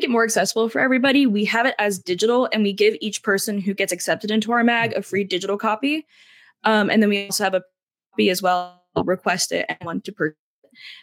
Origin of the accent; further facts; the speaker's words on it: Coopersburg, Pennsylvania, United States; I grew up in Coopersburg, Pennsburg area.